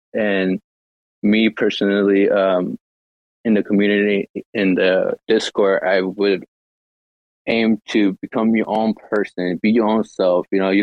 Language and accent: English; Oregon, United States; also born or lived in Los Angeles; I'm originally from Los Angeles, raised in Oregon.